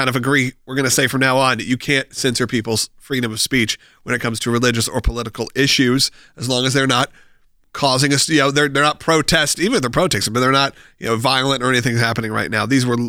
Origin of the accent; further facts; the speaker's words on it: Georgia, United States; is calling from the state of Georgia, my home state.